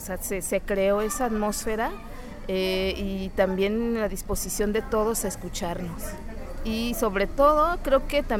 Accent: Acatlán, Puebla, Mexico; now in Mexico City, Mexico; yo vengo de la Ciudad de México, aunque en realidad soy de Acatlán, Puebla.

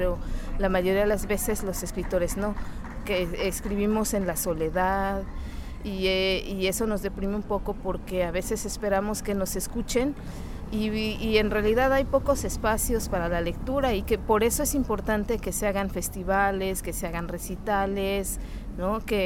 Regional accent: Acatlán, Puebla, Mexico; now in Mexico City, Mexico; yo vengo de la Ciudad de México, aunque en realidad soy de Acatlán, Puebla.

